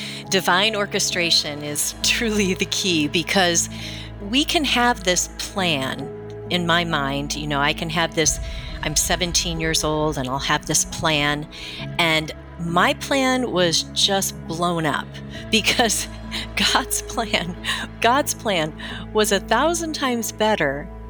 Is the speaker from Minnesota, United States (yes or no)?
no; Rockford, Illinois, United States; I am from Rockford, Illinois, which is outside of Chicago